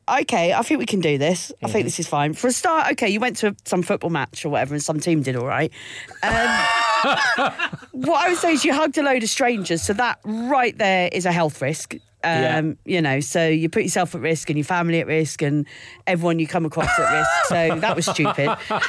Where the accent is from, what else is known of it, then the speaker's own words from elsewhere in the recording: Maidstone, South East England, United Kingdom; So I grew up in Maidstone in Kent